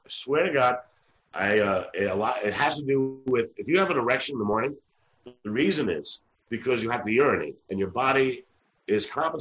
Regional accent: New York, United States; And I'm from New York.

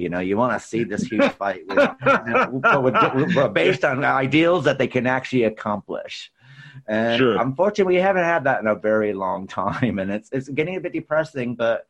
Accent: United States; now in England, United Kingdom; being an American living over in England

